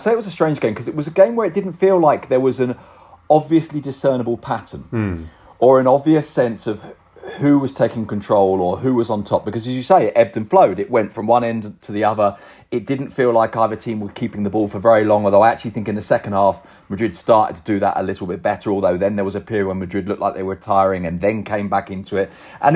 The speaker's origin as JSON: {"language": "English", "region": "England", "country": "United Kingdom", "said": "right, I'm English, he's English, let me big up Bellingham."}